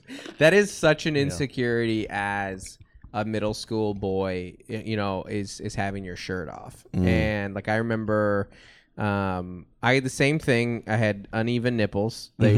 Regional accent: Seattle, Washington, United States; So I grew up in Seattle. We didn't swim very often.

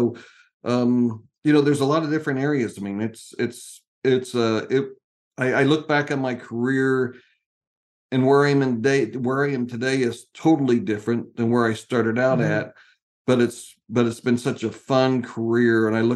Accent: Kansas, United States; I grew up, as Angela said, I grew up in Kansas. I was kind of tired of the cold winters, hot summers, and I wanted to see, you know, other parts of the country.

